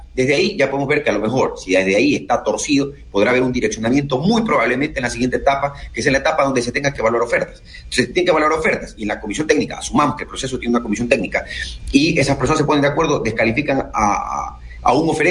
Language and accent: Spanish; Ecuador; no es que aquí en el Ecuador somos la mamá de Tarzán y nos creamos todo